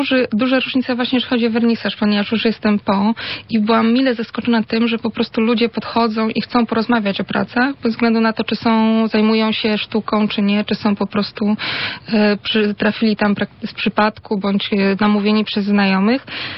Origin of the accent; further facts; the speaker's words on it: Łódź, Łódź Voivodeship, Poland; urodziłam się w Łodzi i w niej mieszkam już póki co całe swoje życie.